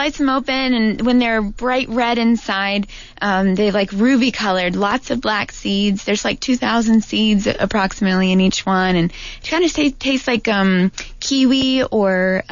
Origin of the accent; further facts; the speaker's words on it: Mississippi, United States; now in Tucson, United States; Yeah, I've only been in Tucson for 9 years, which I think actually makes me a native pretty soon, right?